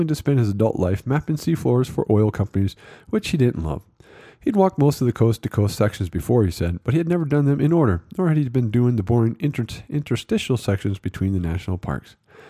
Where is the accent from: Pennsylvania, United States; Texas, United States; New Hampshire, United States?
New Hampshire, United States; Since I was raised in New Hampshire